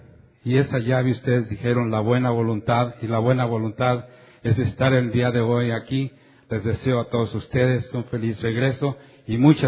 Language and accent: Spanish; Mexico; Me dice, tú por tu acento has de ser de México. Le digo, pues sí, soy de México.